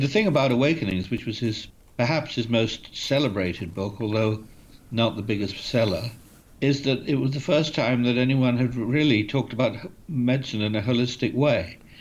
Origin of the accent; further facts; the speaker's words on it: Bath, South West England, United Kingdom; I was 14 when I first met him, because I grew up in Bath.